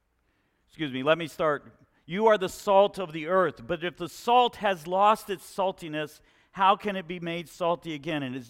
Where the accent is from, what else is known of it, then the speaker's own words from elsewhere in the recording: Colombia; But growing up in Colombia, South America, and especially we were in the mountains, the foothills of the Andes Mountains